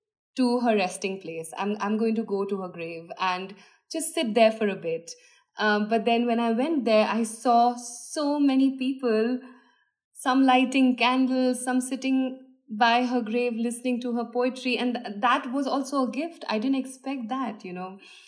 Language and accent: English; India; So number one, I was allowed to do it because I am Indian.